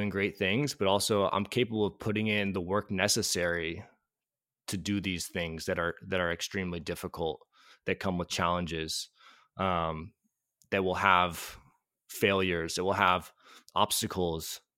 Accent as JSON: {"language": "English", "town": "Oakland", "region": "California", "country": "United States", "tie": "born or raised there", "said": "growing up in Oakland, there was not a professional football team locally."}